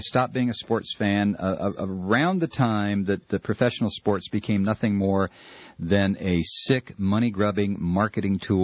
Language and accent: English; United States; Super Bowl, sure, you know, I'm an American, what the hell?